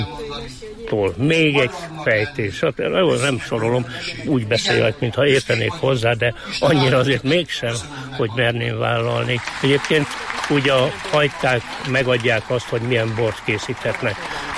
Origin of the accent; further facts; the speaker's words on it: Szabolcs-Szatmár-Bereg, Hungary; Otthon Szabolcsban állunk, az almabor az folyamatosan